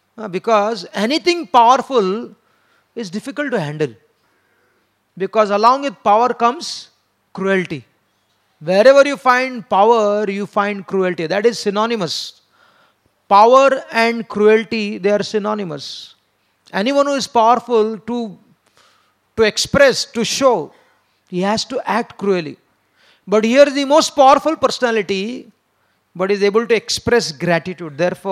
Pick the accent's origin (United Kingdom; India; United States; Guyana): India; born there; The ego of being Indian is existing because why? Because I am born in India.